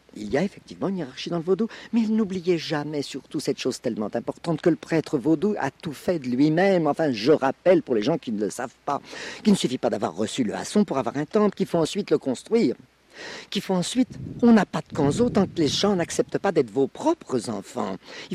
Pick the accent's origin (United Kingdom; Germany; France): France; Brittany; Je suis breton. Ma famille est originaire de Saint-Malo.